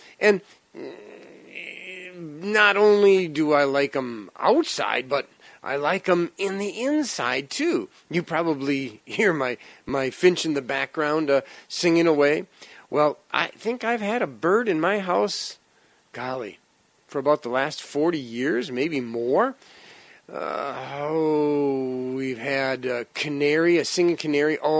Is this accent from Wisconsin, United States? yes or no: yes; Wisconsin, United States; Growing up in Wisconsin, they'd leave for winter. It was just too cold for them to live up there.